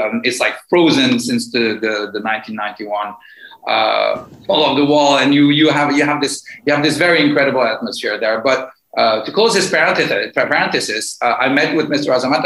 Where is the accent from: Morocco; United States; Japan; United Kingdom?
Morocco; my father is based in Morocco, and I grew up in Morocco after the Iranian Revolution. We are an exiled family.